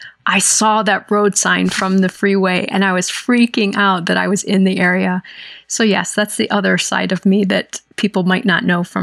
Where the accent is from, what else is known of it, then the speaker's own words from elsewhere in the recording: Michigan, United States; And I grew up in Michigan.